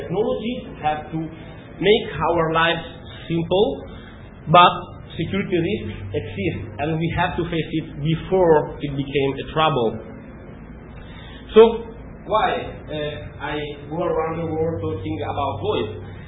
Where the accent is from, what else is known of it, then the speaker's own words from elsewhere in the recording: Italy; English is a second language; I'm from Italy. I'm Italian, obviously.